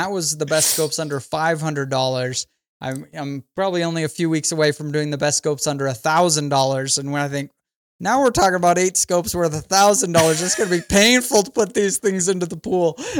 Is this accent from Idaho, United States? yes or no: yes; Idaho, United States; now in St. George, United States; I live in southern Utah now. I'm from Idaho, but I live in southern Utah now.